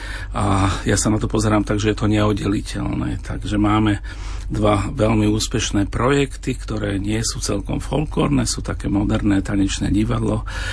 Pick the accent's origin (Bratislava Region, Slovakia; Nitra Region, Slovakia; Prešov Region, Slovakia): Nitra Region, Slovakia; Kozárovce; Ja pochádzam z malej dediny z Kozároviec